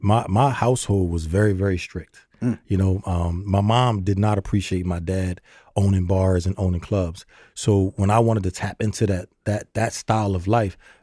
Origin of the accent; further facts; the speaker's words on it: Philadelphia, Pennsylvania, United States; Born and raised in Philadelphia.